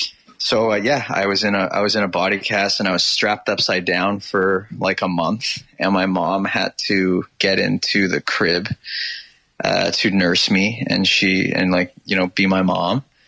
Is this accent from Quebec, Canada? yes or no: no; Toronto, Ontario, Canada; also born or lived in England; Yeah, I grew up in the east end of Toronto, like a little like around Victoria Park. So it was kind of Scarborough-ish.